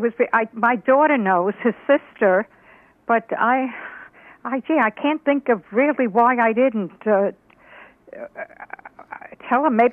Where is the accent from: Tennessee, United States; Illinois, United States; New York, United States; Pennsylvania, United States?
New York, United States; Brooklyn; Oh, in Brooklyn.